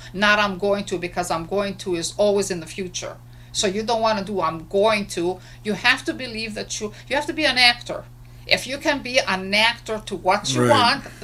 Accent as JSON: {"language": "English", "country": "Greece", "said": "I came from Greece. I was born in Greece, so my dad did not want me to become an artist."}